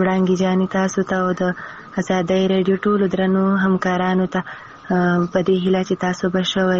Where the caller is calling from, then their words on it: Khyber Pakhtunkhwa, Pakistan; له جنوبي وزیرستان راغلی یم